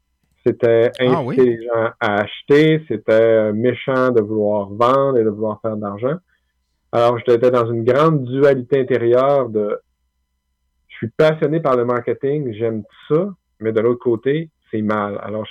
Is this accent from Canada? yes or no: yes; Roberval, Quebec, Canada; Ben moi, je suis originaire du lac Saint-Jean, donc Robertval au lac Saint-Jean. Ouais, je suis un petit gars du lac.